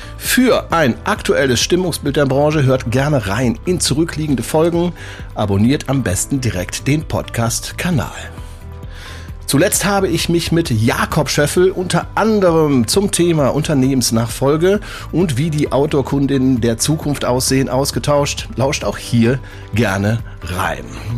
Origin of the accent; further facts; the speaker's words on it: Cologne, North Rhine-Westphalia, Germany; Ich komme ja mehr aus dem Norden Deutschlands, also aus Köln.